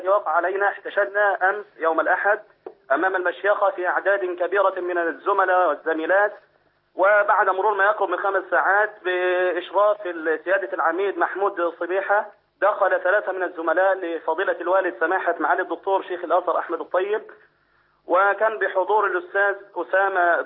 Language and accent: Arabic; Egypt